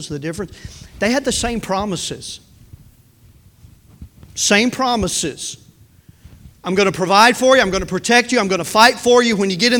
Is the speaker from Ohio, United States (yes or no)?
no; Tennessee, United States; I'm from Tennessee.